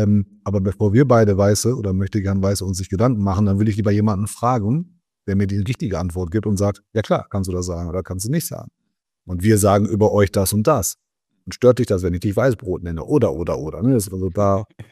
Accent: Turkey; Ich meine, ich bin Türke, ja.

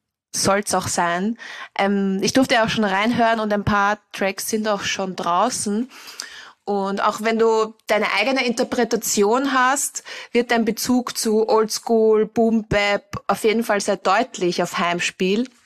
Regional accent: Vienna, Austria; now in Berlin, Germany; dass du jetzt in meiner Heimat sitzt und ich in deiner, aber du auch sehr lange Wahlberliner warst, wie ich gerade.

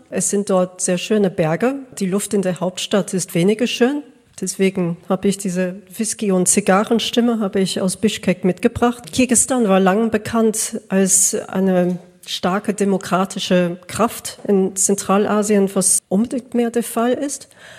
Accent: United Kingdom; born there; German is a second language; Ich bin gebürtige Britin

